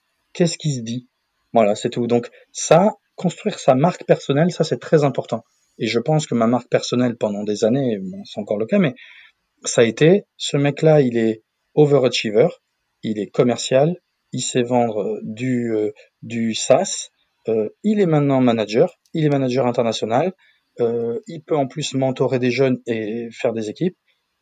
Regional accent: Toulouse, Occitanie, France; J'ai grandi 15 ans à Toulouse, je suis estampillé, fête de Dax, magret de canard et rugby.

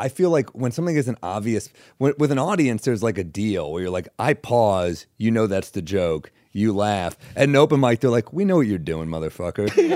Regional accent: New York, United States; I grew up in New York. So it's weird. The thing about growing up there and starting there is that people see you when you suck.

